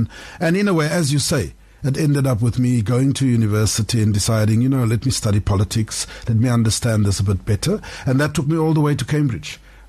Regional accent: Cape Town, Western Cape, South Africa; now in Johannesburg, South Africa; I'm a local boy here. I'm from Cape Town, even though I now reside in Johannesburg. You know, grew up and studied at high school in Mitchell's Plain.

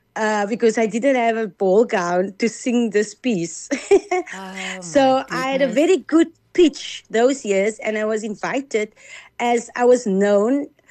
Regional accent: George, Western Cape, South Africa; I was born and bred in George. That's in Garden Route. When I got married, the age of 24, I got married to a Capetonian

